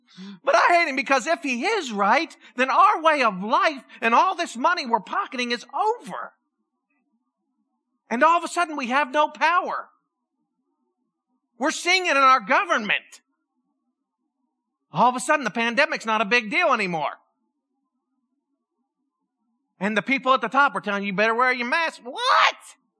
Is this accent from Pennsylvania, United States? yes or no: yes; Pennsylvania, United States; moved away; I started laughing because I'm from Pennsylvania. I remember you-ins and you guys and all that kind of stuff. I can't believe I used to say that.